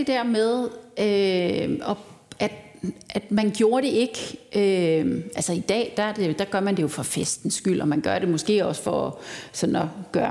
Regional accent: Central Denmark Region, Denmark; Jeg er født og opvokset i en lille bitte vestjyllandsk landsby. Helt ude i det, jeg tror, hedder Bibelbæltet stadig. Og det var det. Det var et indremissionsk miljø.

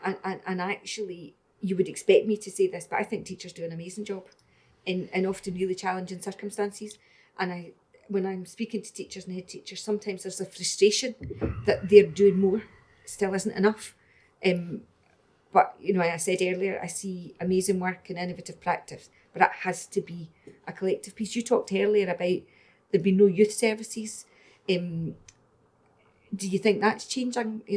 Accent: Scotland, United Kingdom; And it's maybe, you know, this is a bold statement, but it's maybe we as Scottish society.

